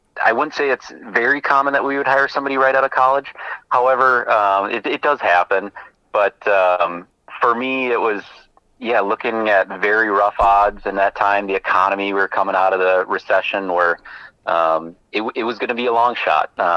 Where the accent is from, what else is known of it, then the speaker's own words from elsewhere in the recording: La Crosse, Wisconsin, United States; Growing up in the La Crosse area and having access to the Mississippi River, abundant ducks, fishing, deer hunting